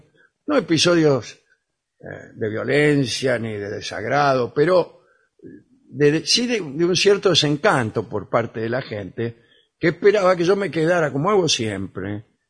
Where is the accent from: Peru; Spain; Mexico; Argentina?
Argentina; Concepción del Uruguay, Entre Ríos; now in Los Angeles, United States; Soy de Concepción del Uruguay.